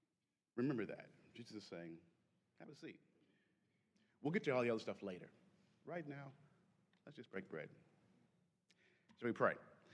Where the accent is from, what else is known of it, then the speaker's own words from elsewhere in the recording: Georgia, United States; I'm not an Alabama fan. I was from Georgia, but you know, politically.